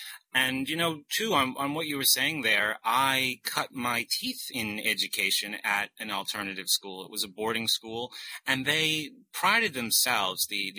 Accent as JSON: {"language": "English", "town": "Exeter", "region": "New Hampshire", "country": "United States", "tie": "born or raised there", "said": "being in close proximity to where I grew up here in New Hampshire, I do meet a lot of kids who go to Exeter High School, where I went to high school."}